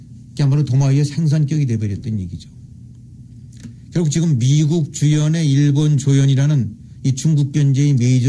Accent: South Korea; 제일 우리가 한국인으로서 제일 이제 뼈 아픈 거는

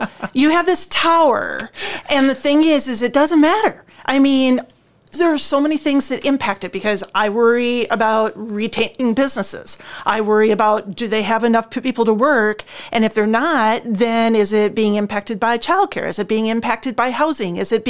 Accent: Caledonia, Minnesota, United States; now in Iowa, United States; Born and raised in Caledonia, so just over the border.

